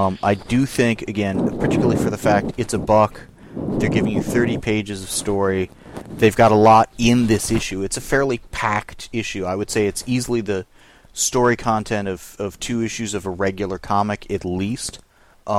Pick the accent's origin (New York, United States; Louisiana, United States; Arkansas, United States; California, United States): California, United States; San Diego; now in Texas, United States; I mean, I'm from San Diego, so...